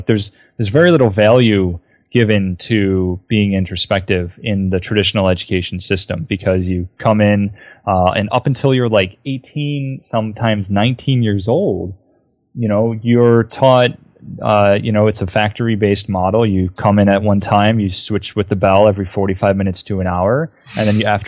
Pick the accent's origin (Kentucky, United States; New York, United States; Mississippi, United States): New York, United States; Buffalo; I grew up in Buffalo, which is like half Canadian in my mind.